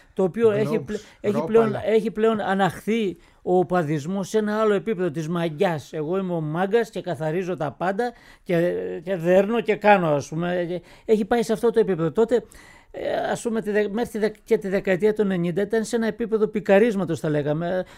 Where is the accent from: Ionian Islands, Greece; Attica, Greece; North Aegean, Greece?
Ionian Islands, Greece; Sfakiotes; Το χωριό μου στη Λευκάδα είναι, μάλλον ο δήμος μου στη Λευκάδα αποτελείται από 7 χωριά και λέγεται Σφακιώτες. Έχουμε έρθει από τα Σφακιά της Κρήτης